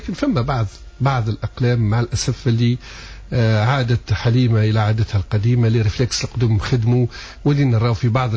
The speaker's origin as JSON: {"language": "Arabic", "country": "Tunisia", "said": "تونسي تسألوا يعرف اللي تركيا بدون فيزا منذ الأزل. احنا يمكن الجنسيات العربية الوحيدة أو بالقلائل اللي احنا لن ندخل من تركيا تعفيهم من الفيزا."}